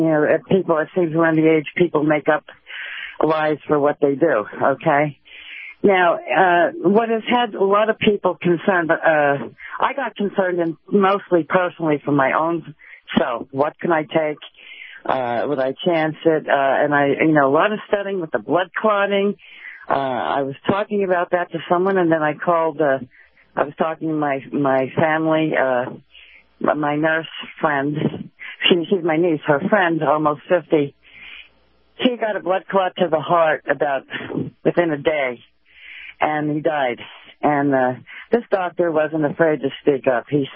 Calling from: Georgia, United States; I'm in the state of Georgia.

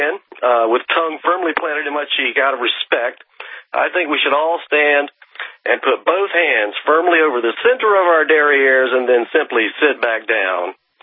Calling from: North Carolina, United States; I'm joining you from North Carolina, FEMA Region 4, and I have been listening to you since 1997

